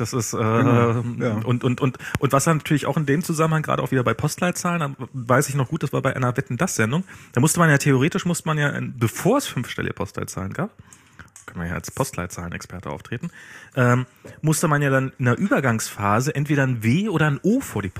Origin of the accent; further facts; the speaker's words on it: East Germany, Germany; und als Ossi hast du daneben gesessen und hast dir gedacht, also der Straßenname hat sich geändert